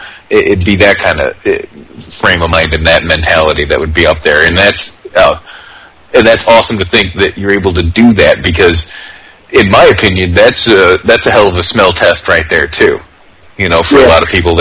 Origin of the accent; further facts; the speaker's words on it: Indiana, United States; But, yeah, I'm from Chicago, so I'm a Bears fan here. Northwest Indiana, so it's close enough.